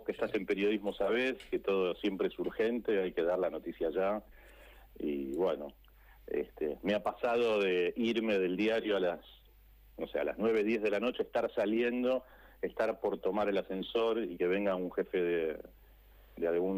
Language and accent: Spanish; Buenos Aires, Argentina; now in Mercedes, Argentina; yo soy de Capital